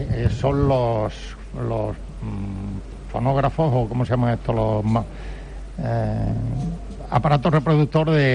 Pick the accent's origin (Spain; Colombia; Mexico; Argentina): Spain; Málaga, Andalusia; como somos de Málaga y malagueños, los boquerones en vinagre.